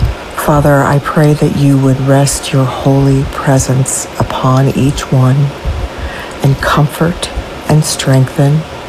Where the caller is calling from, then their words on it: Lexington, Kentucky, United States; I am calling from Lexington, Kentucky